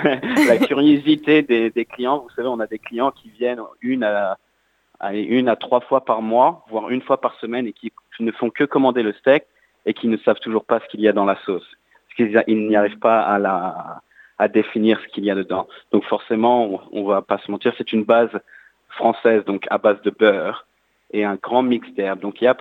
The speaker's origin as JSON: {"language": "French", "town": "Paris", "region": "Île-de-France", "country": "France", "said": "je suis originaire de Paris où le concept est né."}